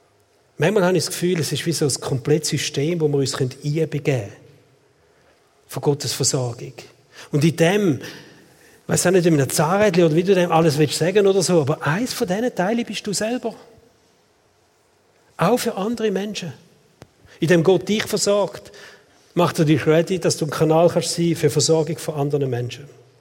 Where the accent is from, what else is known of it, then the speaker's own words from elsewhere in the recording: Switzerland; Vielleicht sind wir da erblich vorbelastet als Schweizer, oder?